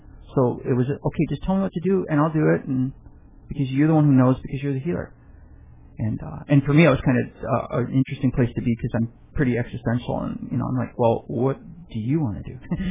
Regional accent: Michigan, United States; I grew up in Michigan, and like by August, we had flannel shirts on, and there was frost.

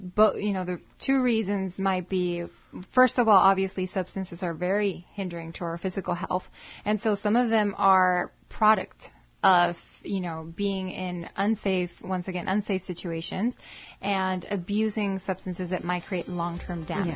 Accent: Mexicali, Baja California, Mexico; now in El Centro, United States; I was born here in El Centro. I was raised in Mexicali, and I started my professional career here in the Valley. Been here ever since.

